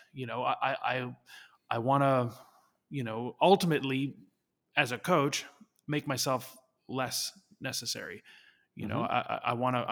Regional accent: Canada; I grew up skiing in Canada

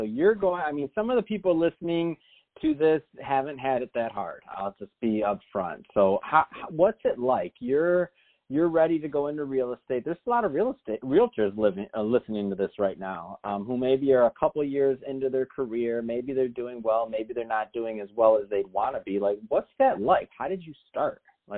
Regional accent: Detroit, Michigan, United States; he's located over in Detroit, Michigan, my hometown.

